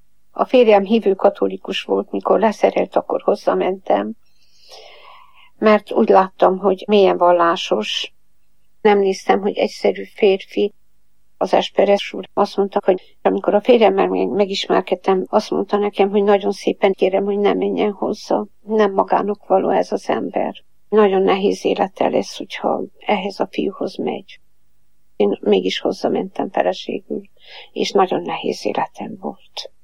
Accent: Transylvania, Romania; 37-ben születtem Erdélyben. Nehéz gyerekkorom volt. Szegény családból származok.

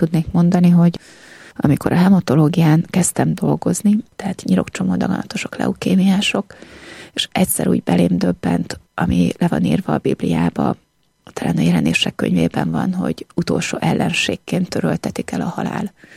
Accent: Szeged, Csongrád-Csanád, Hungary; alföldiként álltam ott, Szegedről jöttem

